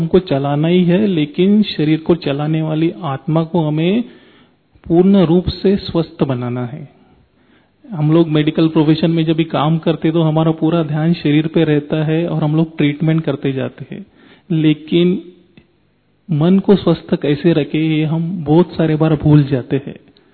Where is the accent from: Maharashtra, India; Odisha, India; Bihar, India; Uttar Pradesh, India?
Maharashtra, India; Mumbai; मैं मुंबई से हूँ।